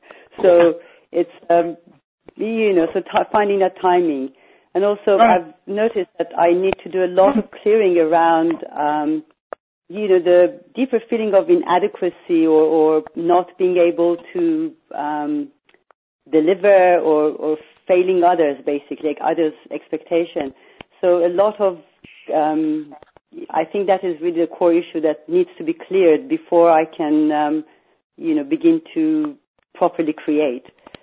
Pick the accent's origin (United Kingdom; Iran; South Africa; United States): Iran; So, I'm from Iran originally.